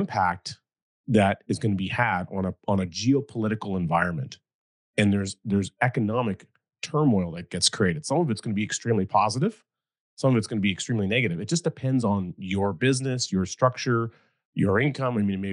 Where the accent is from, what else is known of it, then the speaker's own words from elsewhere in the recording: Western Canada, Canada; Like, I'm Canadian. I can only vote in Canada, unfortunately.